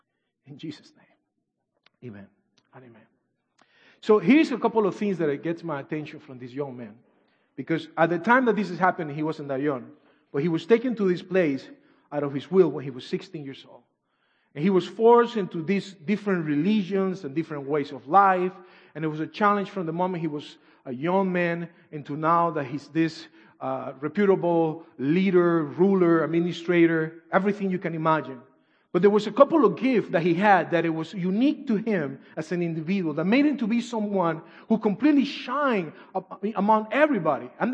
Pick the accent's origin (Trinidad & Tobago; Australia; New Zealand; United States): Trinidad & Tobago; accent: British Caribbean; English is a second language; also born or lived in Venezuela; I'm not Mexican. I am actually from Venezuela, even though people don't know where is that at. That's not the south. Below Mexico, below Guatemala. It's kind of a little bit more down. And I was raised in Trinidad and Tobago, so I learned English with a British Caribbean accent